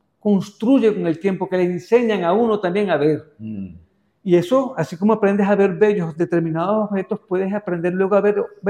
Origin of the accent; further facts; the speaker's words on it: Caracas, Capital District, Venezuela; Y vengo de Caracas. Además era para mí un reto porque yo vengo de una tradición plástica, la venezolana